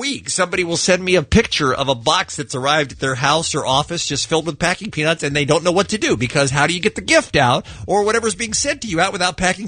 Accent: California, United States; now in New York City, United States; podcast listener from New York City. I have something to add to your detained at the airport stories. I am originally from Orange County, and the last week of April last year, I visited my family in Irvine.

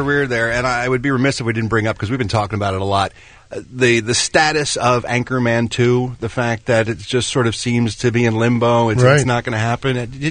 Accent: United States; Because so I'm American.

